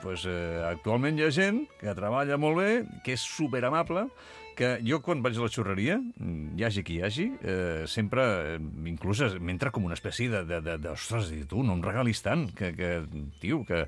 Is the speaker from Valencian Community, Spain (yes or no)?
no; Catalonia, Spain; vilafranquines i catalans com nosaltres